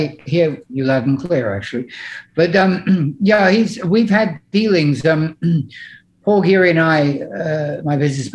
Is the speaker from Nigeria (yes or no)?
no; England, United Kingdom; I'm English.